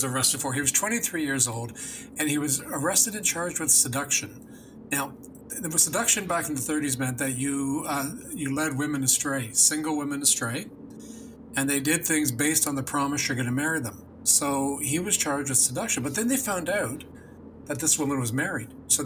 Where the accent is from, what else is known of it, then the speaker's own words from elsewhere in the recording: Canada; I'm half Italian and half Irish, so I'm Canadian, but my dad's from Italy, my mom's from Ireland